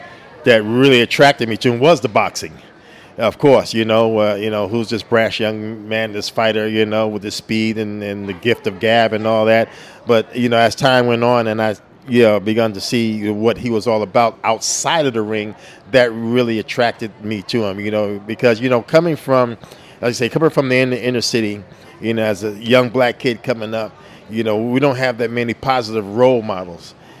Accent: Brooklyn, New York, United States; Growing up in Brooklyn, in New York, you know, I really didn't know really what I wanted to do, you know.

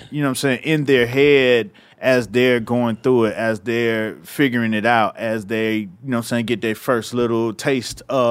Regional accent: Miami, Florida, United States; I'm from Miami, right?

